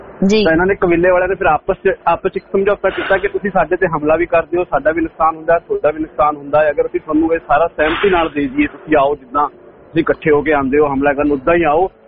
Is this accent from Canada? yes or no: no; Punjab, India; ਸਾਡੇ ਪਿੰਡ ਦਾ ਮੇਰਾ ਬਾਰਡਰ ਦੇ ਪਿੰਡ ਪੈਂਦਾ ਜੀ ਖੇਮ ਕਰਨ ਸਾਈਡ ਤੇ ਰਾਜੂ ਵੀ ਪਿੰਡ ਆ ਮੇਰਾ ਤੇ ਉਹ ਨਾ ਬੜਾ ਥੋੜਾ ਜਿਹਾ ਬੈਕਵਰਡ ਜਿਹਾ ਏਰੀਆ ਕਹਿ ਲੋ ਕਿ ਪਿਛੜਿਆ ਇਲਾਕਾ ਜਿਹਾ ਵਾ